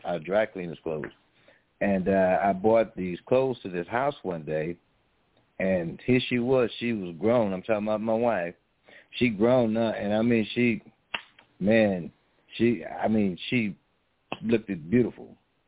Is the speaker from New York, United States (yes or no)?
no; Lake Charles, Louisiana, United States; also born or lived in Kinder; And I'm actually from Lake Charles, not Lafayette. And I've been a resident here all my life. You know, I was born in Kinder, but then we moved here to Lake Charles, and I've been here ever since.